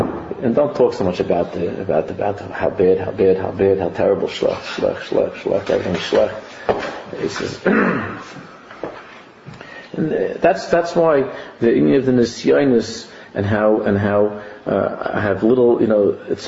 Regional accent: Queens, New York, United States; We grew up in Queens.

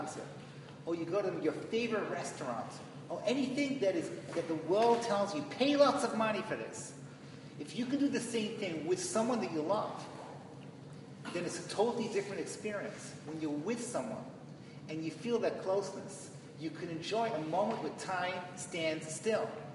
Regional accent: London, United Kingdom; I used to babysit for him when I grew up in London.

